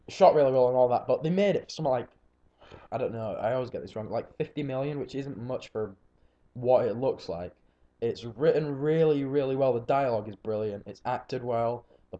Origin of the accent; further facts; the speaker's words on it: Ireland; Because I'm Irish.